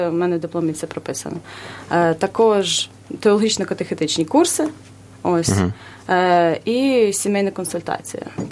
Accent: Holozubyntsi, Khmelnytskyi Oblast, Ukraine; moved away as an adult; now in Kyiv, Ukraine; я походжу з Хмельниччини, село Голозубинці. Це досить маленьке село. Ось, але дуже красиве. Люди там релігійні, відповідно. Далі навчалася у Хмельницькому. Там теж проживала, теж ходила до храму.

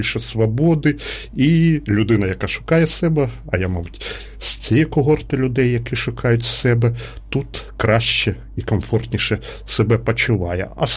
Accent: Sumy, Sumy Oblast, Ukraine; в 8-й школі в нашому рідному місті Сумах.

